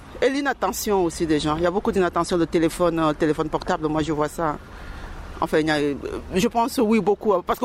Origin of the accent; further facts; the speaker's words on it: Germany; Je viens d'Allemagne, hein, donc un peu, c'est pas pareil